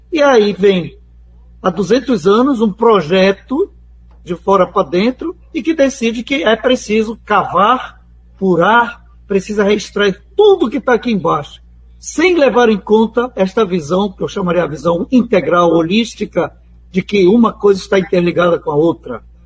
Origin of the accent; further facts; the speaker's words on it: Amapá, Brazil; born there; Eu sou da Amazônia, meu lugar de fala é esse lugar que está aqui atrás de mim, que é o território de onde eu nasci, que é o estado do Amapá.